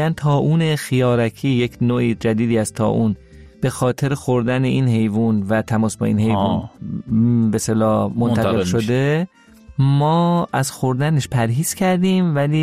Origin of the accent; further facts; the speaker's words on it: Iran; ما ایرانی هستیم